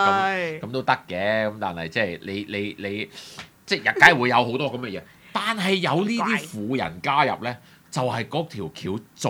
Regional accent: Hong Kong; 我哋香港人嘅特質咯，就係貪小便宜貪得太撚盡咧

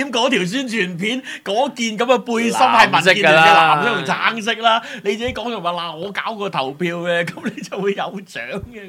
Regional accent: Hong Kong; even 我哋係香港人喎

